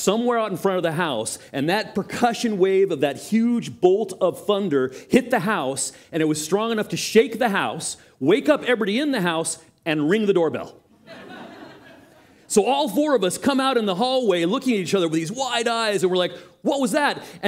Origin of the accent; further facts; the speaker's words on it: California, United States; I was talking to Bob Cook about how I grew up on the Monterey Peninsula.